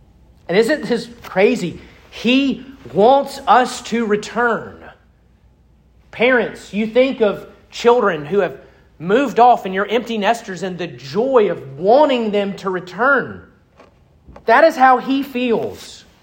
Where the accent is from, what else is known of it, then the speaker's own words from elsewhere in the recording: Starkville, Mississippi, United States; I grew up in Starkville, just a couple hours down the road. But I haven't lived there since 2009.